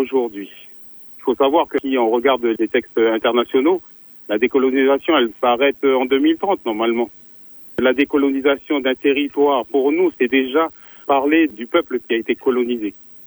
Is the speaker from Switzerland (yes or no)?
no; New Caledonia; moi, je sais que je suis d'ici, de Nouvelle-Calédonie, et que j'ai envie de construire mon pays